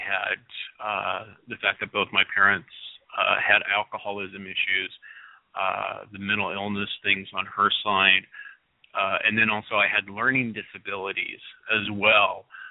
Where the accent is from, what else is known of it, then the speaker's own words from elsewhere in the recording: Washington, United States; a lot of folks know that I come from Central Washington and that I'm a child of the 70s and 80s